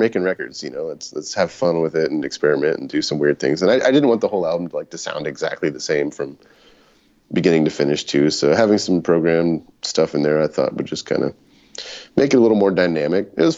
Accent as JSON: {"language": "English", "town": "Midland", "region": "Texas", "country": "United States", "tie": "born or raised there", "also_born_or_lived": "San Antonio", "said": "I was born in San Antonio and grew up in South Texas. And when I was about 8 years old, my family moved out to Midland, Odessa area."}